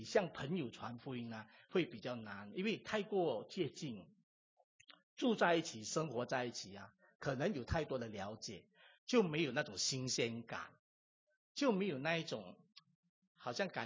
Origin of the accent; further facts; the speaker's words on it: Malaysia; 特别我们有时候住在马来西亚，我是在马来西亚长大，还有一种甘榜的精神哦。